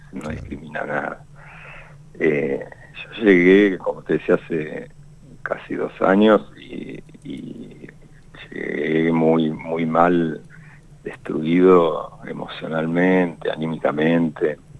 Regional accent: Neuquén, Argentina; Sí, yo soy de acá de Neuquén, tengo 50 años.

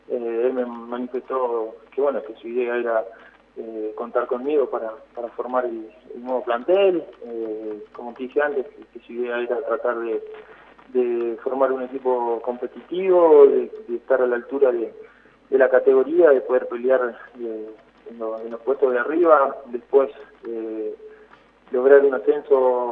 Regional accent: Sarmiento, Santa Fe, Argentina; Domingo Faustino Sarmiento, así es, de la localidad de Sarmiento, en la provincia de Santa Fe, en el interior, cerca de Rafaela o de Sunchales, pueden conocer, a unos 100 kilómetros de la capital

